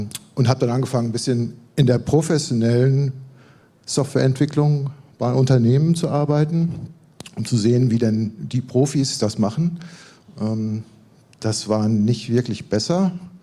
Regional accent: Münster, North Rhine-Westphalia, Germany

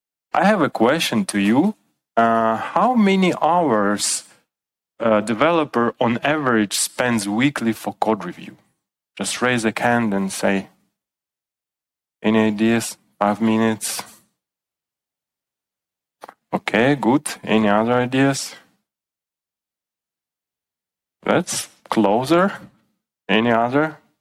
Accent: Ukraine; now in Vienna, Austria; I'm originally from Ukraine, but currently living in beautiful city Vienna in Austria.

